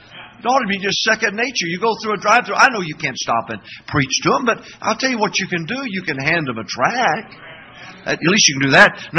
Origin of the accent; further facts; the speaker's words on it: Arkansas, United States; I've led people to Christ because I'm from Arkansas. It's hard to believe, isn't it?